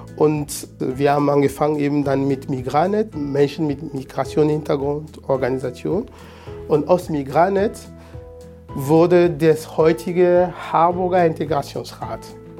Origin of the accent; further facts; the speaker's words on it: Togo; now in Germany; Ich lebe in Harburg seit 2007. In Deutschland lebe ich seit 2003. Ich komme ursprünglich aus Togo und habe hier in Deutschland Wirtschaftsrecht studiert.